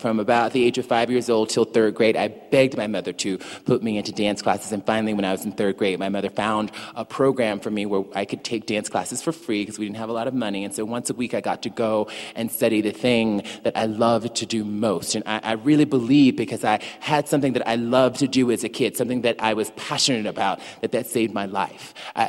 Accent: the South, United States; And I was from the Black Church of the South, and so, you know, Black women in the South also fan themselves very much like Scarlett O'Hara with a handheld fan.

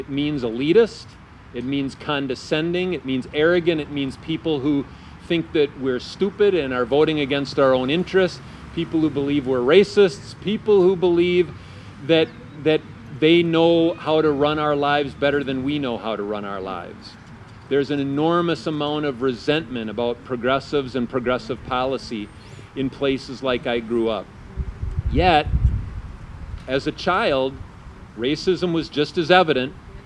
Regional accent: Wisconsin, United States; Scott Walker won my hometown with 90% of the vote. That area is redder than Waukesha by a considerable margin. But when I was growing up, the area sent Democrats to the Capitol to represent the area.

